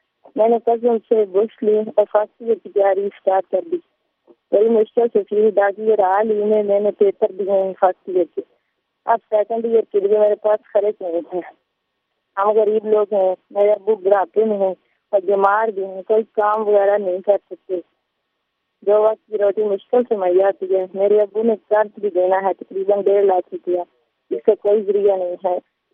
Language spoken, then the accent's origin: Urdu; Chinari, Azad Kashmir, Pakistan; میں آزاد کشمیر سے گاؤں چناری میں رہتی ہوں. میں 1989 میں پیدا ہوئی